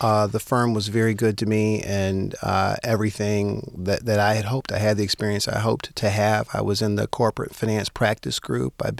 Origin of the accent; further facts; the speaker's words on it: Detroit, Michigan, United States; it was a chance to kind of practice big firm law in my hometown and get some of the, experience that I knew would propel me forward. One of the things I liked about practicing in Detroit's market